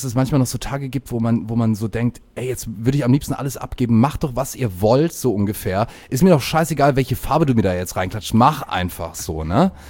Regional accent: Australia; born there; German is a second language; Es ist bei mir ein bisschen so, dass ich ja gebürtiger Australier bin.

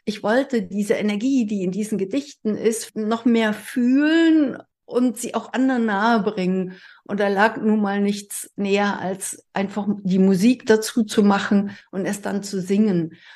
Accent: East Germany, Germany; deshalb als Ossi. So, deswegen bin ich ohne Großeltern aufgewachsen.

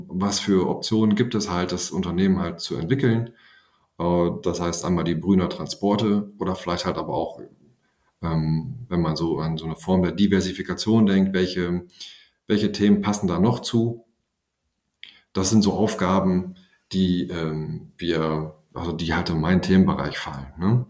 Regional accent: Georgsmarienhütte, Lower Saxony, Germany; ich bin für ein Studium auch schon mal rausgekommen und da war es auch ehrlich gesagt gar nicht so ganz klar immer, ob man wirklich zurückkommt nach Georgsmarienhütte.

